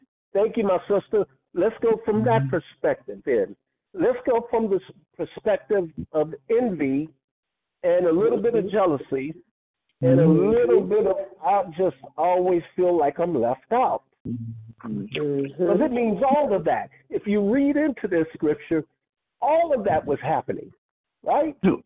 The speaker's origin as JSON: {"language": "English", "town": "Chicago", "region": "Illinois", "country": "United States", "tie": "born or raised there", "said": "I was raised in Chicago. I was raised in everybody was black in the neighborhood. There was no mixture where I was raised at."}